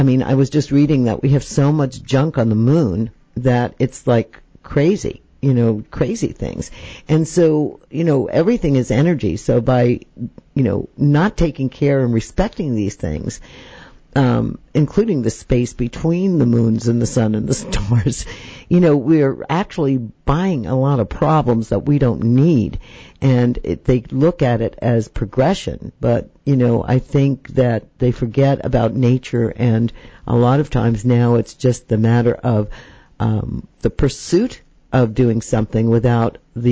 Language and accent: English; New York, United States; I know that, you know, I grew up in New York, and my mother was a Bostonian Irish woman, and my father was a Northern Italian